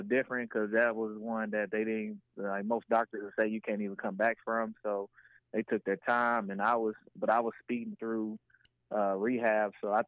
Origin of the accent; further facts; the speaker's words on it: Texas, United States; moved away as an adult; I was from Texas, so going up to Ohio, that was my first time moving away from home.